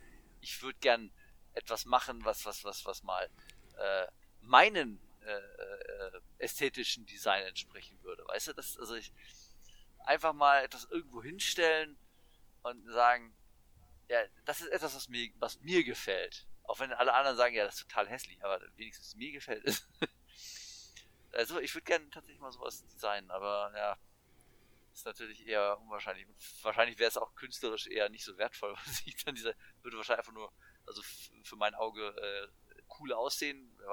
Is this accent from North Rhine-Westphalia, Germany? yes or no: yes; Duisburg, North Rhine-Westphalia, Germany; also in Duisburg, also in meiner alten Heimatstadt